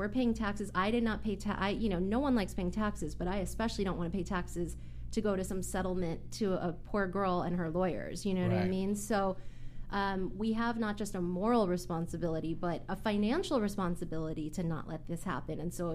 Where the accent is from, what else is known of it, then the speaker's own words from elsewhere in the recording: Irvine, California, United States; I grew up in Irvine, which is a very safe community known for its great schools.